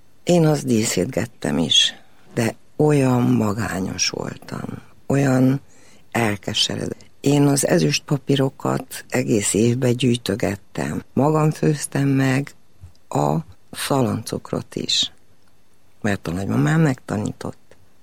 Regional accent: Cluj-Napoca, Cluj County, Romania; én még úgy nőttem föl, hogy mindenkiben mélyen élt az az idő, amikor úgynevezett magyar világ volt Kolozsváron.

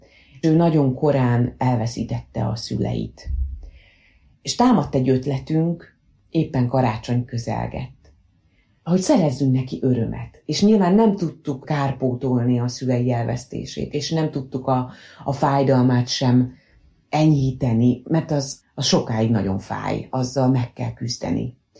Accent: Mosonmagyaróvár, Győr-Moson-Sopron, Hungary; moved away as an adult; also born or lived in Budapest; Moson-Magyaróvár a szülővárosom, és ugye én itt éltem 18 éves koromig, utána kerültem el a tanulmányaim okán a fővárosba, de ugye a szüleim ott éltek, nekem az volt a haza, én oda jártam haza.

